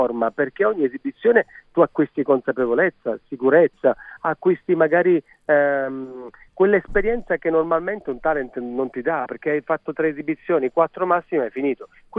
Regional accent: Arcavacata, Calabria, Italy; io sono d'Arcavacata, che è una piccola frazione di Rende, dove c'è l'Università della Calabria.

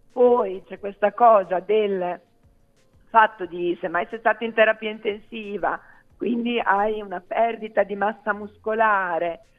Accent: Emilia-Romagna, Italy; io parlo, sono emiliana

